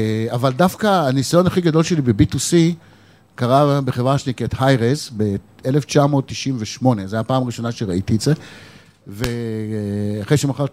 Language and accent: Hebrew; Petah Tikva, Central District, Israel; accent: Petah Tikva; אני לא מנסה להדגים לכם את המבטא שלי מפתח תקווה.